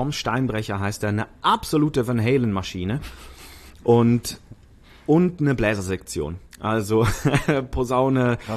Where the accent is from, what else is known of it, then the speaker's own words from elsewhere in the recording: Zurich, Switzerland; moved away as an adult; now in Hamburg, Germany; ich bin in Zürich aufgewachsen. Mhm. Und als ich 2011 nach Hamburg gekommen bin, scheiße, ich bin schon über 10 Jahre in Hamburg